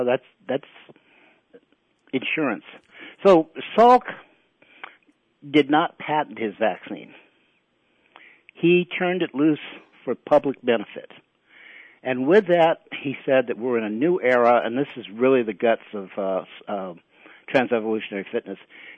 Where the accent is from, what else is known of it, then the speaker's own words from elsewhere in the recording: California, United States; I'm from the San Francisco Bay Area. And what I didn't know about growing up there, because I took it for granted, is that area is real much a leading edge, cutting edge tip of a new Renaissance culture.